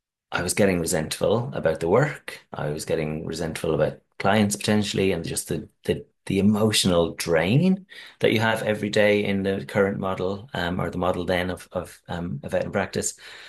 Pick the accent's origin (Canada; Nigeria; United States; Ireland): Ireland; Ireland in an all boys school, and that wasn't an easy environment to grow up in.